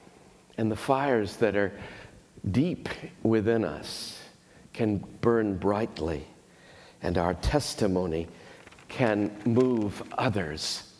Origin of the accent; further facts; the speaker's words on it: the South, United States; I'm a Southerner, so that's part of our culture.